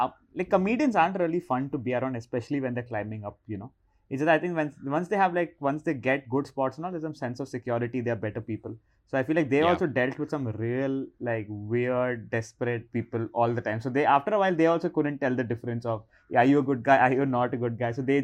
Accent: India; I really feel like we also have a lot of inferiority complex as Indian comedians, right?

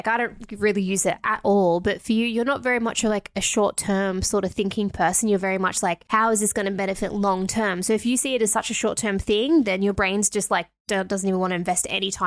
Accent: Australia; Like we're Australian here, so American and Chinese run, it's both foreign to us regardless.

